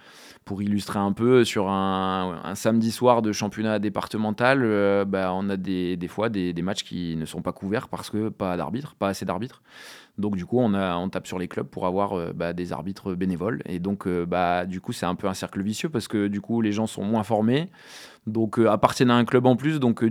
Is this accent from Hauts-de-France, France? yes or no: yes; Hauts-de-France, France; now in Dordogne, France; moi je viens du Nord de base, donc du coup j'ai fait mon cursus quand j'étais jeune dans le Nord, et puis je suis arrivé en Dordogne il y a presque 10 ans maintenant